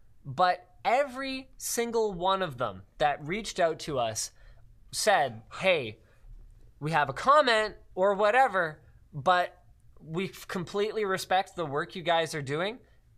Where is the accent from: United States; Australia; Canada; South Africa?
Canada; because we're Canadian and they're all American